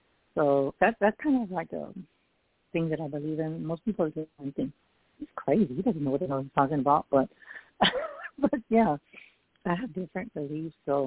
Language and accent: English; San Antonio, Texas, United States; I'm psychic medium from San Antonio, Texas.